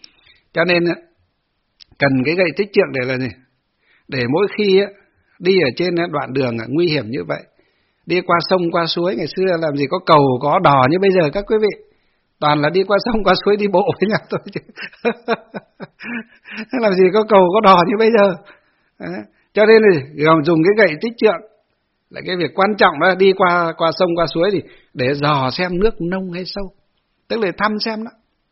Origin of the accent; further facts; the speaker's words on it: Hòa Bình, Vietnam; những bà con ở quê hương của chúng tôi ngày xưa ở trên Hòa Bình